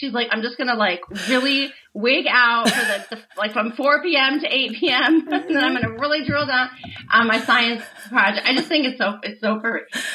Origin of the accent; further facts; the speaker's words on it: Midwest, United States; because you don't spend a lot of time talking about the entertainment industry if you're growing up in the Midwest, right, in the 80s.